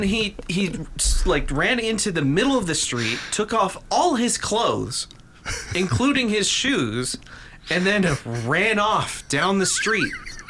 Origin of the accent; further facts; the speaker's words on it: Kansas, United States; Government Day growing up in Kansas when I was in high school, I went to Government Day and they took me to the county jail